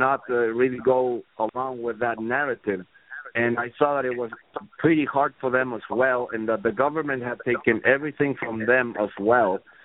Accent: Guadalajara, Jalisco, Mexico; all of them who visited my hometown Guadalajara, and there we tried to spark we tried to light up the spark of different movements that were kind of going stale in Mexico

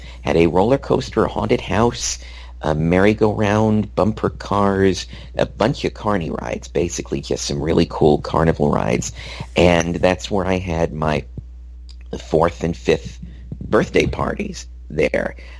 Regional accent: Los Angeles, California, United States; born there; So I was born in Cedars of Lebanon on Sunset Boulevard near Vermont, and I was born there in 1968.

